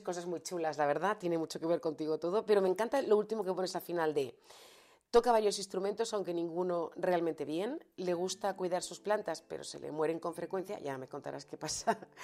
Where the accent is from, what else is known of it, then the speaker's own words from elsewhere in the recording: Asturias, Spain; Como buena asturiana